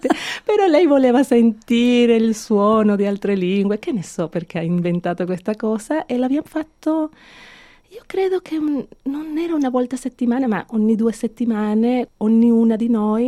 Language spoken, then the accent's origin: Italian; Caracas, Capital District, Venezuela; Ah, io sono nata a Caracas.